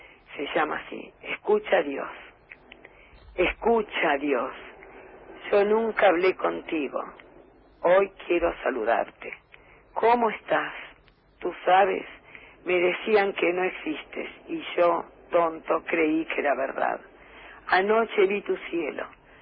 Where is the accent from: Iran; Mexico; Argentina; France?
Argentina; Banfield, Buenos Aires Province; Yo soy de Banfield, y el pueblo de Banfield es como que nos acompañó y nos sigue acompañando en todo